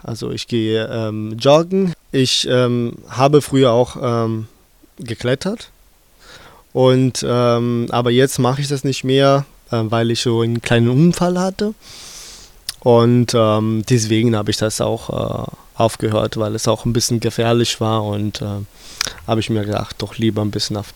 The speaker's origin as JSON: {"language": "German", "region": "Southern Italy", "country": "Italy", "tie": "born or raised there", "said": "dass ich meine Schule in Italien gemacht habe. Ich bin ursprünglich auch Italiener."}